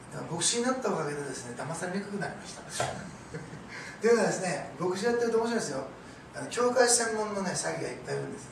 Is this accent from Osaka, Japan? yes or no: yes; Osaka, Japan; 私大阪ですから